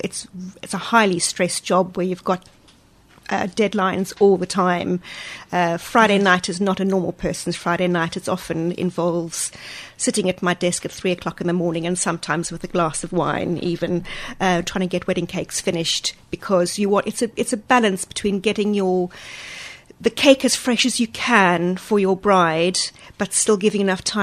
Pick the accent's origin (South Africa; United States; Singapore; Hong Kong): South Africa; moved away as an adult; now in United Kingdom; Well, I grew up in South Africa and spent 27 years there before coming to the UK in about 1995.